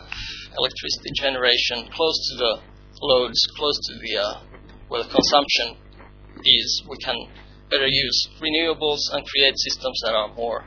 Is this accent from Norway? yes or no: no; Finland; English is a second language; now in United Kingdom; I come from Finland